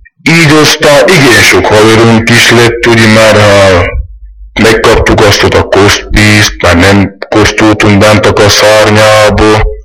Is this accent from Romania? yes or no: no; Veľký Lég, Trnava Region, Slovakia; 22 éves. Itt születtem nagy légén, itt is nyíltem föl, itt jártam iskolába.